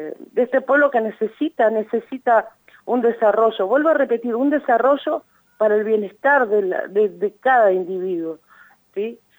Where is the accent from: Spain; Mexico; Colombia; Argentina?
Argentina; Neuquén; mi pueblo es el más pobre de la provincia de Neuquén.